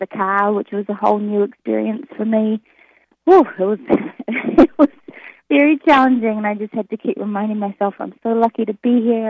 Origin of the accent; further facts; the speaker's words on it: New Zealand; accent: New Zealand; So I got the advice to not do my New Zealand accent in front of him in case he got scared off, and just to talk to him in an American accent.